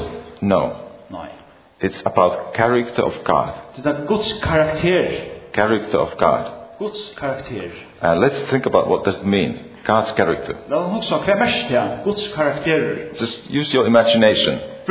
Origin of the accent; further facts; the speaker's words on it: Finland; I come from Finland, many believers think that's it.